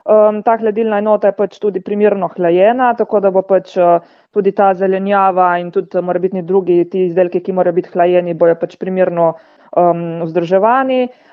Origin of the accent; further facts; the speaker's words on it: Ustje, Gorizia, Slovenia; nosilka dopolnilne dejavnosti na kmetiji. Prihajam iz Usti pri Ajdovščini.